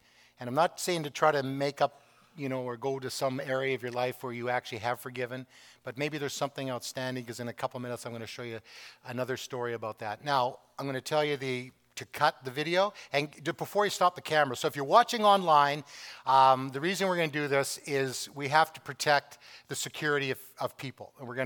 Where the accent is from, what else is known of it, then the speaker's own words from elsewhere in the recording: Canada; And to tell them, I'm from Canada and we're praying for you.